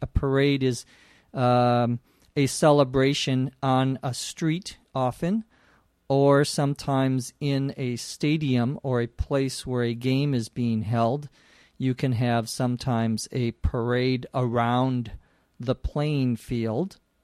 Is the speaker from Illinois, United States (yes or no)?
no; Los Angeles, California, United States; from Los Angeles, California.